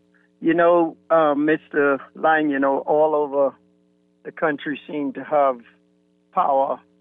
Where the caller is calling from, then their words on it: North Eleuthera, Bahamas; I'm calling from North Eleuthera.